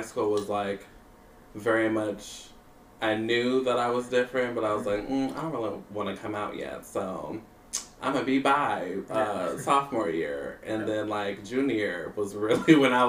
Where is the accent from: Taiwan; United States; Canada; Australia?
United States; Grandview, Missouri; I grew up in Grandview, Missouri, so chocolate drops everywhere, obviously.